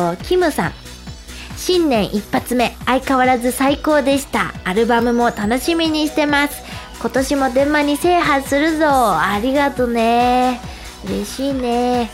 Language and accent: Japanese; Aichi, Japan; 愛知県から来てくれてる。私の出身地じゃないの